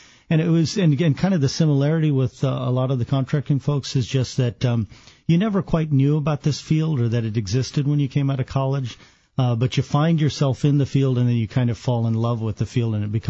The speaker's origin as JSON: {"language": "English", "country": "United States", "said": "As an Indian guy, I just felt like all of us as Americans need to step up"}